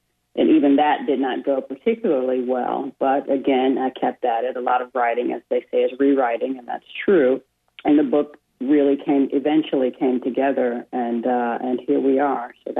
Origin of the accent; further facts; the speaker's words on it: Muskegon, Michigan, United States; also born or lived in St. Joseph; I was born in St. Joe, and then my family moved to Muskegon when I was about nine. So I have, you know, I spent all of my childhood and growing up in Western Michigan.